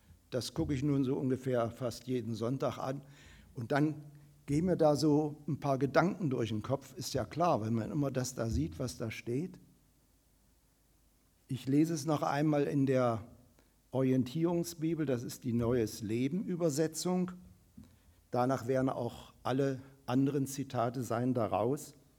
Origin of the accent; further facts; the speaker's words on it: Wittenberg, Saxony-Anhalt, Germany; Luther ist Theologieprofessor in meiner Heimatstadt Wittenberg.